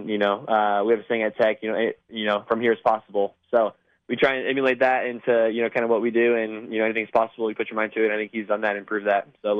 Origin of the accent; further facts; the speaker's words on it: Gilbert, Arizona, United States; I'm from Gilbert, Arizona originally, so I'm in the desert, not too far from Vegas.